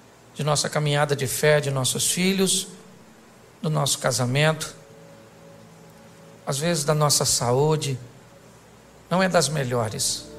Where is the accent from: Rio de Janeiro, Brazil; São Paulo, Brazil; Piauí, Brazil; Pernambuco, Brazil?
Rio de Janeiro, Brazil; É só porque eu sou carioca e flamenguista, né?